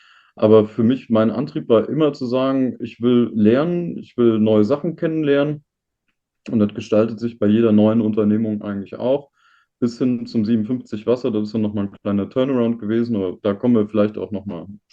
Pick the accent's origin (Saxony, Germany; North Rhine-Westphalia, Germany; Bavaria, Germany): North Rhine-Westphalia, Germany; also ich komme ja oben aus dem Johannland, ne?